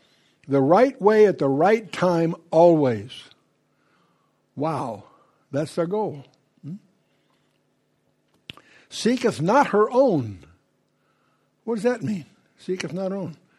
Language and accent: English; United States; I'm tiptoeing here because I'm an American